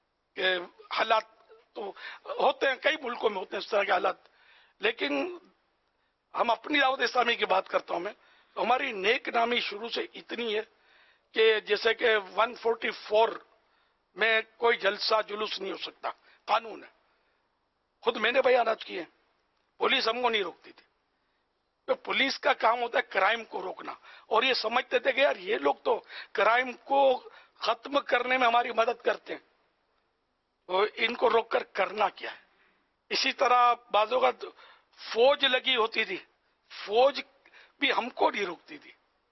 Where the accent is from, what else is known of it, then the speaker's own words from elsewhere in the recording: Karachi, Sindh, Pakistan; میں اصلاً نسلاً پاکستانی ہوں، کراچی میرا مولد ہے، میرا وطن ہے اصلی جو ہے. میں کراچی میں 1950 میں میری پیدائش ہوئی ہے